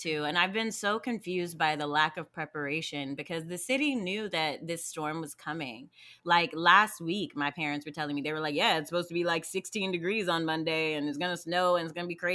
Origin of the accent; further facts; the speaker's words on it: Texas, United States; Like, okay, I'm from Texas. And so my family is struggling through all of the blackouts